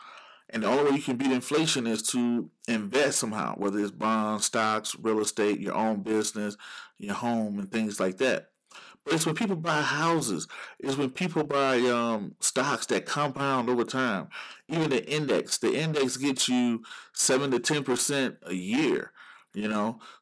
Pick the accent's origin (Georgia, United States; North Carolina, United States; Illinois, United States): Georgia, United States; No offense to Alabama, just throwing a name out there, Georgia, my home state.